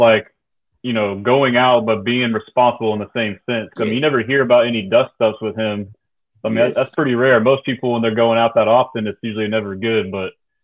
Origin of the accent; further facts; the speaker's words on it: Houston, Texas, United States; I'm born and raised in Houston. Pretty much ever since I could talk, I've enjoyed all things Houston sports.